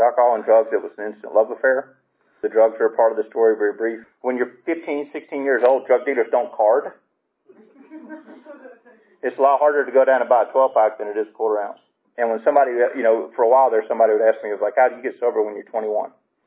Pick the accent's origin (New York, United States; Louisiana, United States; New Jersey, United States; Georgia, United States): Georgia, United States; Decatur; also born or lived in Flowery Branch; I actually grew up, I'm from Flowery Branch. I live up at the lake now, but I grew up in Decatur.